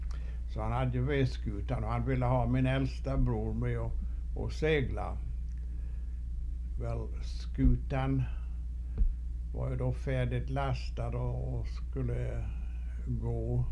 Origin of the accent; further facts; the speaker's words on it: Geta, Åland, Finland; Jag är ju född där i Geta. Det är ju enda platsen jag har varit egentligen. Väl, jag var ju i Stockholm när jag var 10 år gammal.